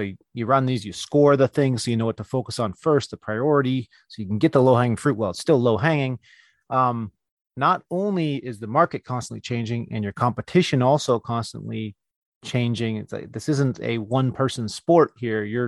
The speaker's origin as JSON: {"language": "English", "region": "California", "country": "United States", "tie": "born or raised there", "said": "I'm in California and I only had one other … in my hometown. And that's California."}